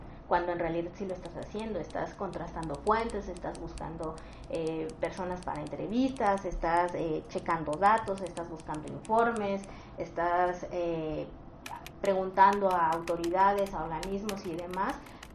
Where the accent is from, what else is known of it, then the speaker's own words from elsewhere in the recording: Mexico City, Mexico; soy de la Ciudad de México